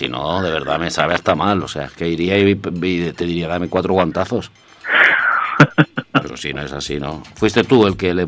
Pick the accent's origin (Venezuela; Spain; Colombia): Spain; Cornellà de Llobregat, Catalonia; yo soy de Cornellá.